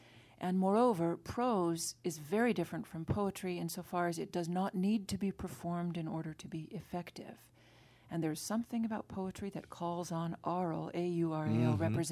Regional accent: Los Angeles, California, United States; also born or lived in Europe; now in Hope, United States; Well, I came straight from Los Angeles to Michigan. I spent a couple of years living in Europe

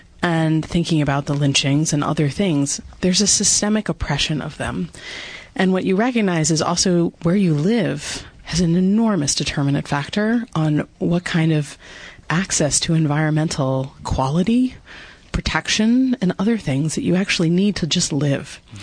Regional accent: New Jersey, United States; But, you know, I grew up in New Jersey, so a Garden Stater.

